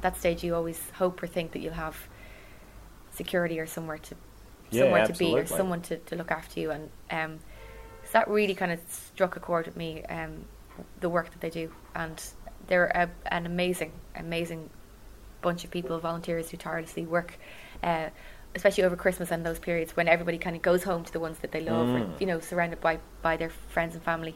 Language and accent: English; Dublin, Leinster, Ireland; Yes, I studied acting here in Dublin, my hometown, in Trinity College, just around the corner, in a beautiful, beautiful university.